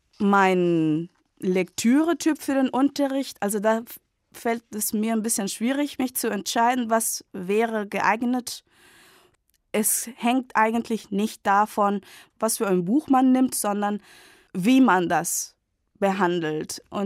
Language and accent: German; Santiago, Santiago Metropolitan Region, Chile; aus Chile. Ich komme aus der Hauptstadt Santiago, aber ich arbeite in Chile an der deutschen Schule Concepción. Das ist die zweitgrößte Stadt in Chile. Ich bin 1982 geboren.